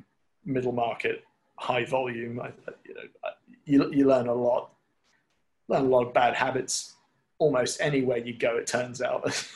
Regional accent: London, United Kingdom; born there; but I was born on Tatchbrook Street

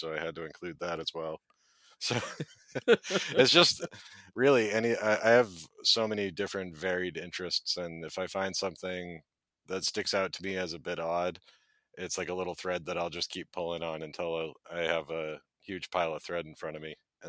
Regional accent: Massachusetts, United States; a breaking and entering case in my home state of Massachusetts

